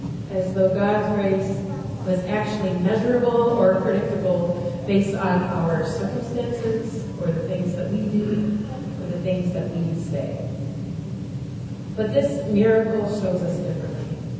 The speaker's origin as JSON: {"language": "English", "country": "United States", "said": "As an American traveling to Kenya, I had bought a plane ticket."}